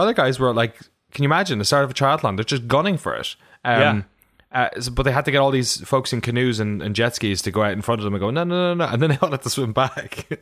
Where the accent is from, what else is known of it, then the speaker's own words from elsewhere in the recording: Ireland; because I'm from Ireland